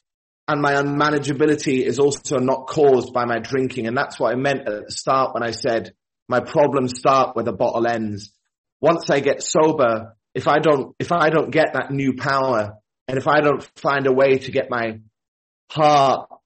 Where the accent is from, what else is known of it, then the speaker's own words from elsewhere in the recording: Yorkshire and the Humber, United Kingdom; born there; I'm an alcoholic and I was born in Yorkshire. In the north of England. I grew up into quite a nice home.